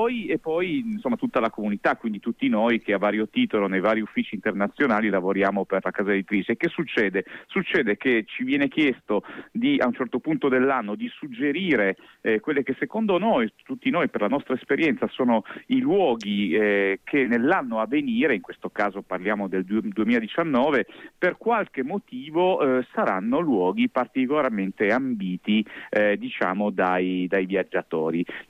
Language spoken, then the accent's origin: Italian; Piedmont, Italy; che sono italiano e allo stesso tempo sono pure piemontese, quindi figurati